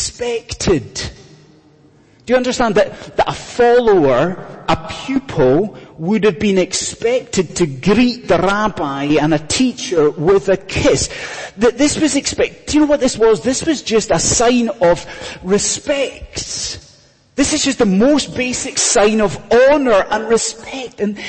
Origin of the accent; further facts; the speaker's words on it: Scotland, United Kingdom; I'm a Scottish Highlander.